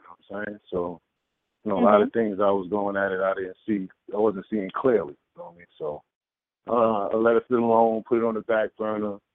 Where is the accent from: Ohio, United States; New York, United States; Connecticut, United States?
New York, United States; Brooklyn; I'm from Brooklyn, New York.